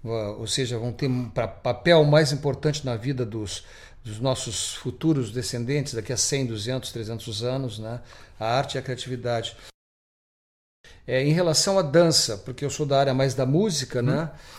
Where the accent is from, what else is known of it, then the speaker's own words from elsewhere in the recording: Rio Grande do Sul, Brazil; accent: gaúcho; Nós somos gaúchos, fazendo uma música com sotaque gaúchesco, com inspiração, a minha formação toda de cultura do sul